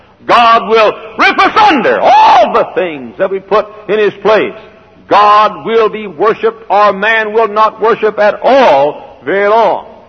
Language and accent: English; Dallas, Texas, United States; I preached this last week in Richardson, Texas, which is just a few miles north of Dallas, Texas, my hometown.